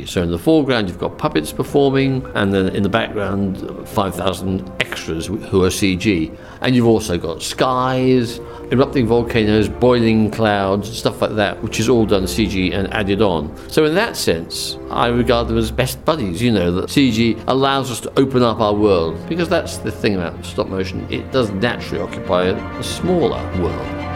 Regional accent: England, United Kingdom; A lot of my influences were American. I was growing up in England.

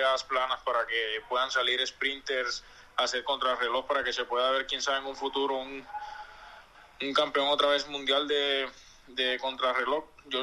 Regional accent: Montería, Córdoba, Colombia; fue donde yo nací, en mi tierra es totalmente plano, o sea, no hay ni una montaña, eso cae en la costa, en Colombia, se llama Montería, la ciudad donde yo nací.

